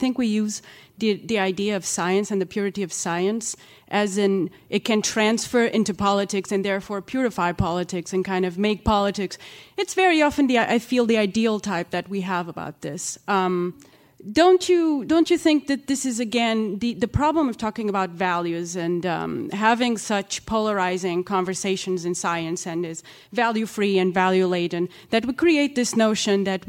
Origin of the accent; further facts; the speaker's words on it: Portugal; I'm from Portugal.